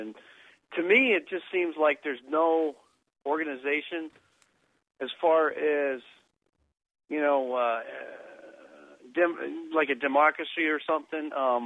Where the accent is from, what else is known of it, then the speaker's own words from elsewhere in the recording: United States; What I'm concerned about as an American, I know the whole entire general population of Middle East seems to hate us.